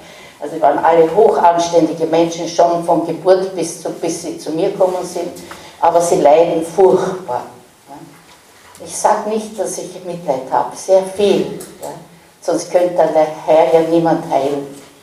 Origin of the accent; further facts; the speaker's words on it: Vienna, Austria; Ich bin ein Wiener, mir kommt das wahnsinnig komisch vor.